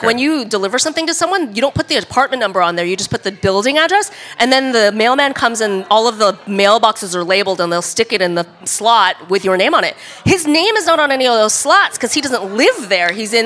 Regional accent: United States; I thought that I would relate to the Czech people on the basis of the fact that they're white and I grew up in America.

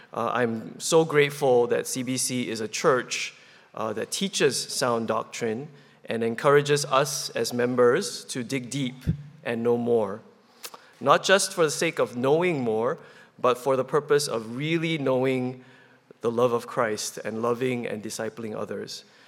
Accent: Singapore; born there; and I was born in Singapore.

